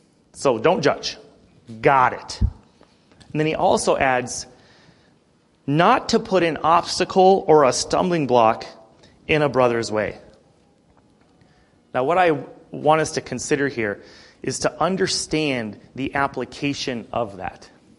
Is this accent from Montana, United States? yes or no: yes; Montana, United States; You know, I'm born and raised in Montana, but my family's from Nebraska.